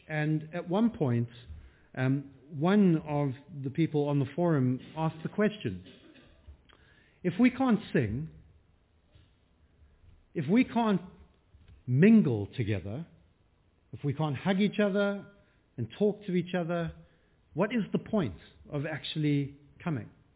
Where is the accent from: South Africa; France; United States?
South Africa; now in United Kingdom; I'm not around from around here. From much further south, I come from South Africa, and I went to a South African boarding school.